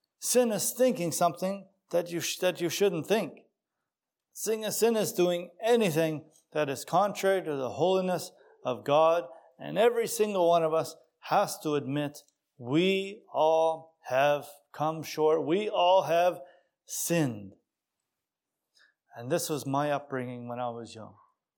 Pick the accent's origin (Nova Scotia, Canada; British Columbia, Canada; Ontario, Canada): Nova Scotia, Canada; Tatamagouche; I was brought up in Tatamagush, Nova Scotia, so just a small little community.